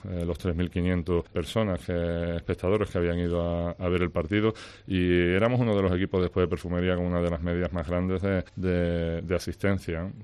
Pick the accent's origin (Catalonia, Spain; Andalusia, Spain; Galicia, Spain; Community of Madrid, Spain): Andalusia, Spain; Huelva; Y desde que nací aquí en Huelva, pues nunca he vuelto a estar tanto tiempo fuera de Huelva, exceptuando viajes, ¿no? Como ahora en esta última experiencia. Tengo aquí mi familia, tengo mis raíces, tengo aquí también negocios